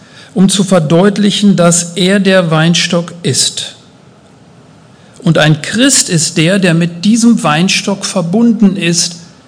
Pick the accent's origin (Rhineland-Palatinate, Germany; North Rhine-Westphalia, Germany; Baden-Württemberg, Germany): North Rhine-Westphalia, Germany; Münster; Ich komme aus Münster